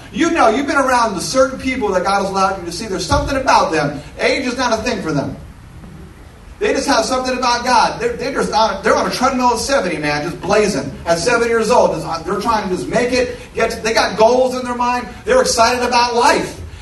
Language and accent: English; New York, United States; I'm from New York. I love the New York Yankees.